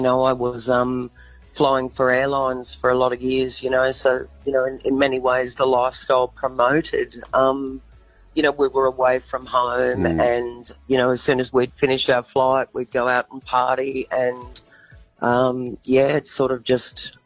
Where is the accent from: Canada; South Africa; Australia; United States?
Australia; especially as an Australian